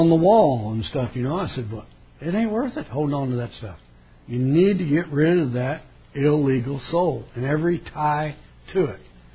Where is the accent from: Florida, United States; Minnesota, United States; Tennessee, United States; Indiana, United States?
Indiana, United States; also born or lived in Texas; I don't know, y'all, I'm from Texas. Well, I'm originally from Indiana